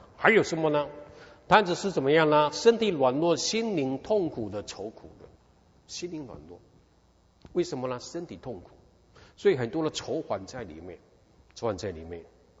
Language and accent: Chinese; Taipei, Taiwan; 我在台湾出生长大，然后呢，我以前在台北住的地方转出来，又转就是一个老松国小